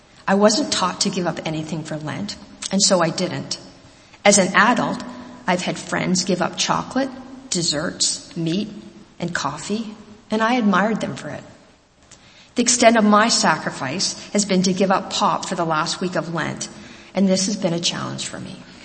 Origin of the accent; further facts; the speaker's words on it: Guelph, Ontario, Canada; I grew up in First Baptist Church in Guelph, in a congregation very similar to this.